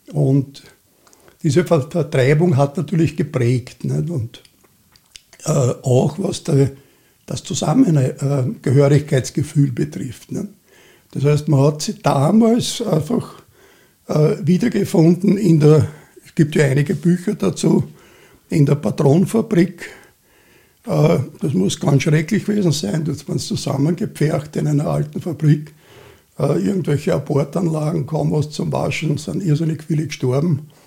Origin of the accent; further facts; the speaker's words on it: Vienna, Austria; born there; ich bin 48 in Wien geboren.